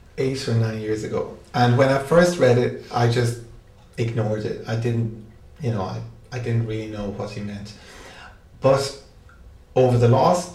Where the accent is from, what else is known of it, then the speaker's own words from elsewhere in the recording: Ireland; when people find out I'm from Ireland, they ask me about Irish literature.